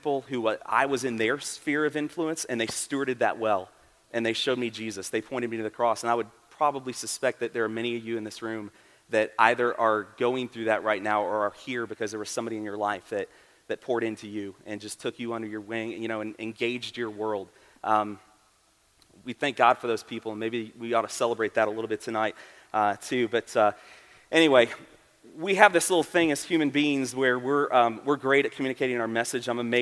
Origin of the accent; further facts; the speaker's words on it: Florida, United States; Yeah, I grew up in South Florida and just could never make the switch to the oh-so-disappointing UCF Knights football team.